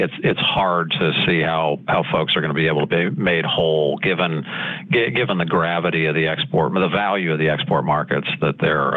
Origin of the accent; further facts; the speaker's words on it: California, United States; I grew up in the citrus industry in California, so just north of Los Angeles.